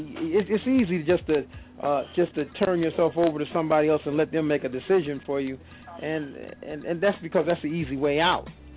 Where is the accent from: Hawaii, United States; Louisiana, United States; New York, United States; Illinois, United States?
New York, United States; Buffalo; also born or lived in Mississippi; I grew up in Buffalo, New York, but I also spent time from about 2.5 to 8 years old and living in Mississippi in the Delta.